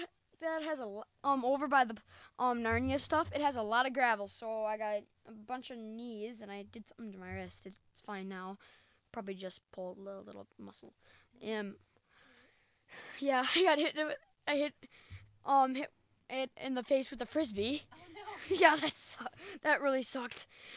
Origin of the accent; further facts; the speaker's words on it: La Crosse, Wisconsin, United States; I am from La Crosse, Wisconsin.